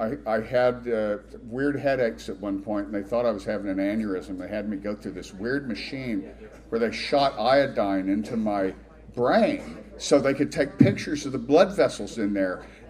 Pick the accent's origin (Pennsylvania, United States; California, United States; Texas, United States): Texas, United States; But I was standing in a crowd telling somebody that I was mentioned to somebody I was from Texas.